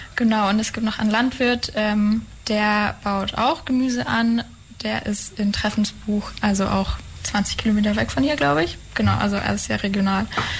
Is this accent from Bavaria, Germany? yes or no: yes; Garmisch-Partenkirchen, Bavaria, Germany; moved away as an adult; ich bin 24 und bin in Garmisch-Partenkirchen aufgewachsen, also sehr naturnah in den Bergen.